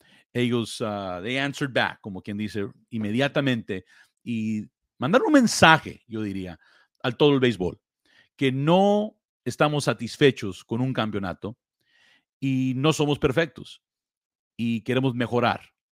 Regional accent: South Gate, California, United States; Soy de Los Ángeles, como muchos de ustedes. Soy un muchacho, bueno, ya no tan muchacho, ¿verdad? Ya un viejo ya. Pero aquí del Southeast Los Angeles, de la ciudad de Southgate, donde crecí como muy joven, viviendo en la ciudad de Downey.

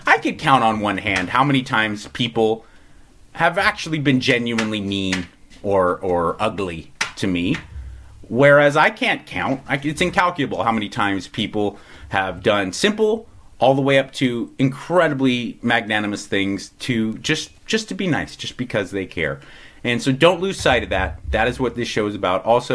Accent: Kenya; I'm from Kenya. We don't just leave our neighbor to struggle.

